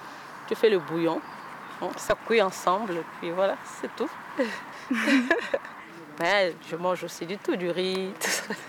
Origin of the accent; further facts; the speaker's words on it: DR Congo; moved away as an adult; now in France; Au pays, j'étais commerçante au Congo.